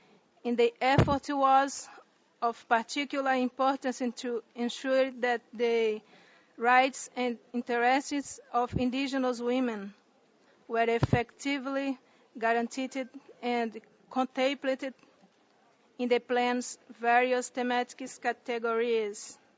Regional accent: Brazil; first language Wapixana; English is a second language; I am from the Wapixana people from the north of the Amazon in Brazil.

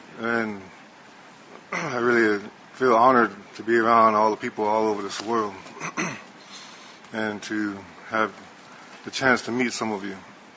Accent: United States; I come from the Hunkpapa Lakota, and everything that's going on in South Dakota and other places around where the Native people live

